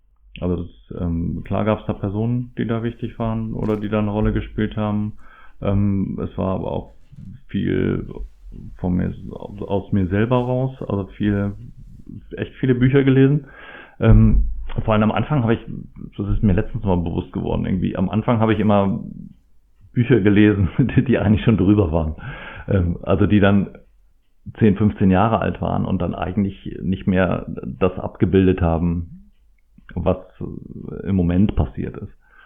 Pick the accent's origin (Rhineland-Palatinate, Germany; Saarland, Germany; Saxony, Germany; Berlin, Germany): Rhineland-Palatinate, Germany; born there; also ich bin ja auch in der Pfalz geboren.